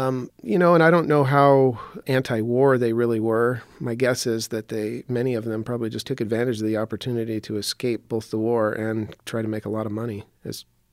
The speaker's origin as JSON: {"language": "English", "region": "Montana", "country": "United States", "said": "when I was in my 20s, I traveled all around the country, and when I would meet people and tell them I was from Montana"}